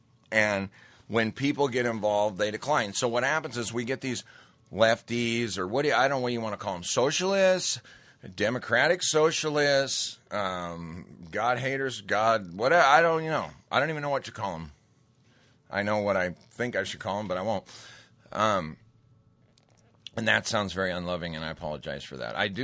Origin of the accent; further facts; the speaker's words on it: Montana, United States; But I grew up in Montana. You get in a fight? I got in too many fights, right? It's just the culture there.